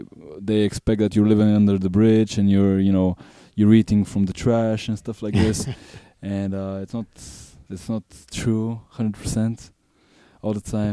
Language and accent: English; Vratsa, Vratsa Province, Bulgaria; Bulgaria. I come from Vratsa, which is a small city near Sofia, near the capital. Okay. I come from a really small little mountain place.